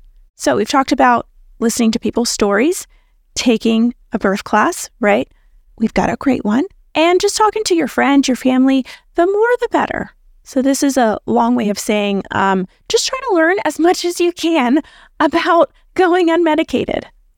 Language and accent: English; North Carolina, United States; Like I live in the Raleigh area. I'm from the Triangle in North Carolina.